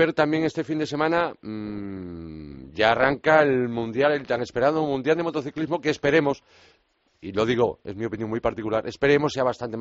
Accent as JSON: {"language": "Spanish", "town": "Vigo", "region": "Galicia", "country": "Spain", "said": "se fabrica en exclusiva en mi tierra, en Vigo"}